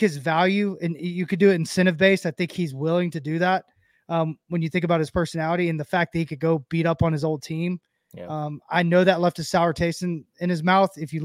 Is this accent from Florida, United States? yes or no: no; Tennessee, United States; Oh, I'm from Tennessee and I can't get anything right.